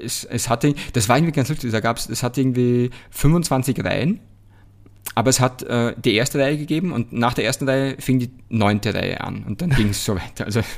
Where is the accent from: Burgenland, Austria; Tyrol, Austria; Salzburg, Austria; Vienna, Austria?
Burgenland, Austria; Mattersburg; Aber ich war oft im Kino bei uns. Also in Mattersburg, in meiner Heimatgemeinde, gab es dieses klassische Dorfkino